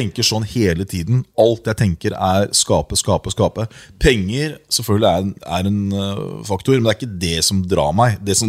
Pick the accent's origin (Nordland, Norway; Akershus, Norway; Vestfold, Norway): Akershus, Norway; Asker; Borgen kommer jeg fra. Huldreveien i Asker.